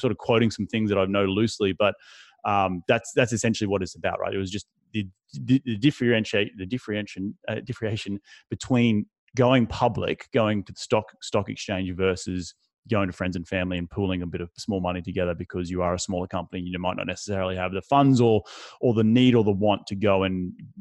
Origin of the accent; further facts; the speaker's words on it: Australia; now in United States; compared to, you know, my home country of Australia.